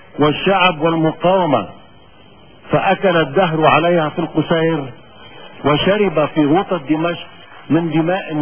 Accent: Lebanon; إن تفعيل موقع الرئاسة يتطلب منا كلبنانيين أن نحدد بوضوح مواصفات الرئيس العتيد.

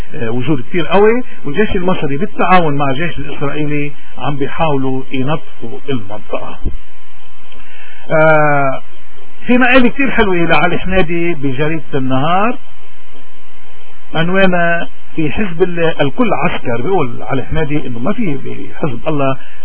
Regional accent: Lebanon; وهذا الوضع اللي صار عندنا بلبنان

